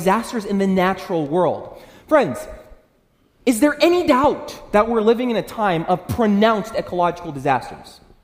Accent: Brazil; I'm from Brazil, so this hit close to home

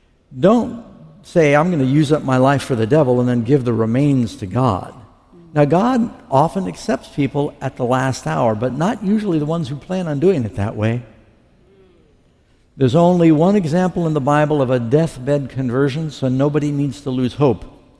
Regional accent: New York City, New York, United States; Because, y'all, I'm from New York City, and there's a lot of games out there, a lot of bamboozling, a lot of con artists.

